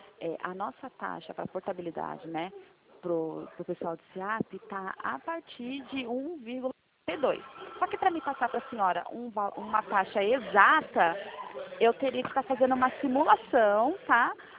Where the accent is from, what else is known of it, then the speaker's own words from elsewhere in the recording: São Paulo, Brazil; eu sou daqui do interior de São Paulo